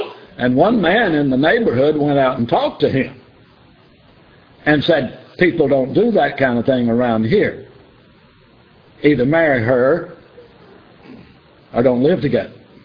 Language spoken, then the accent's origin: English; Mississippi, United States; I grew up in Mississippi, and I never tried to gamble